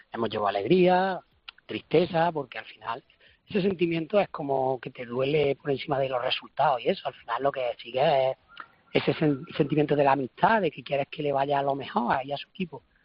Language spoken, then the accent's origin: Spanish; Cabra, Andalusia, Spain; Yo jugaba al fútbol aficionado, amateur, en un equipo de mi pueblo, en el Egabrense, y ascendimos.